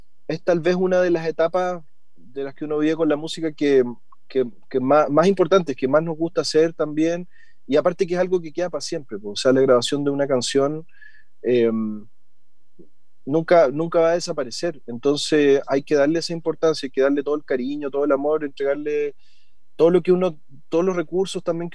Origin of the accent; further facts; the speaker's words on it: Llanquihue, Los Lagos, Chile; yo soy de regiones, yo soy de Llanquihue, de la 10ª región, así que como alguien de provincia